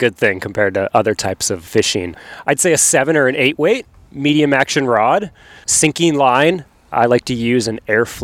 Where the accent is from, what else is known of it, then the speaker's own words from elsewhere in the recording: Marquette, Michigan, United States; I'm from Marquette, Michigan.